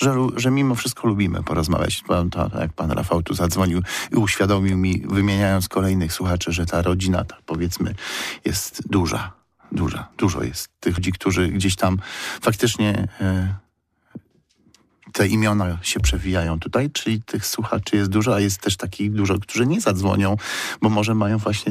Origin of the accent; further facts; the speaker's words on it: Poznań, Greater Poland Voivodeship, Poland; born there; Ja się urodziłem w Poznaniu.